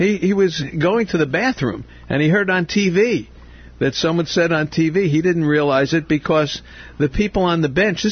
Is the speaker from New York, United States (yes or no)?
yes; New York, United States; I'm from Brooklyn, so what do I know?